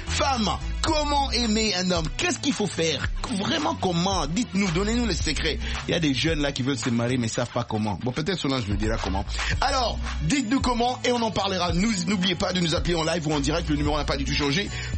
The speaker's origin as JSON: {"language": "French", "region": "Kinshasa", "country": "DR Congo", "tie": "born or raised there", "said": "Kinshasa, Cape Town, là où j'ai grandi moi-même, Kinshasa"}